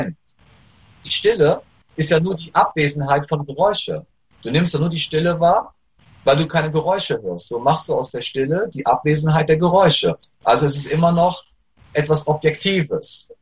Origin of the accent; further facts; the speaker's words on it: Cologne, North Rhine-Westphalia, Germany; bei uns in Köln gibt es den großen Kölner Dom.